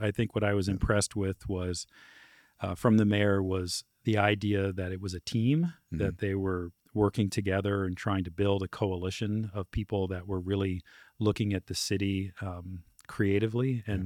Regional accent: Bermuda; now in Lincoln, United States; So I grew up in Bermuda, came to Lincoln and just fell in love with the community

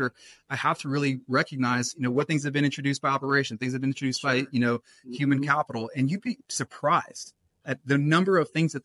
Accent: Austin, Texas, United States; I'm born and raised in Austin.

